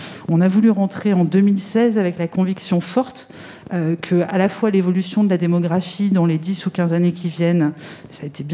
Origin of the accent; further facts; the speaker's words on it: Grenoble, Auvergne-Rhône-Alpes, France; born there; je suis née à Grenoble. Je suis née dans le même hôpital que celui où exerce Olivier Véran.